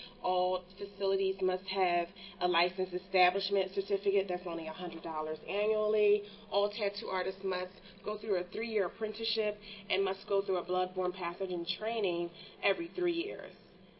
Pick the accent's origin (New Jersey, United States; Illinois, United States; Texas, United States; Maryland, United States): New Jersey, United States; I'm from New Jersey, so there isn't that many people walking around with tattoos.